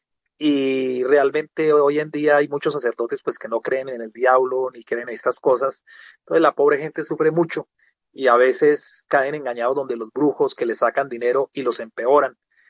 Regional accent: Bogotá, Colombia; also born or lived in Santa María, Huila; nació en Santa María, Huila, en 1967. Y de ahí, teniendo un año y medio, me crié en Bogotá con mis padres, que tuvieron 11 hijos. Yo soy el menor de 11 hermanos.

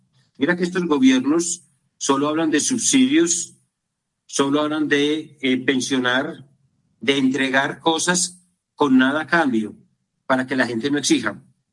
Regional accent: Colombia; estas fiestas son importantes porque nos unen y nos recuerda que somos colombianos y podemos abrazarnos.

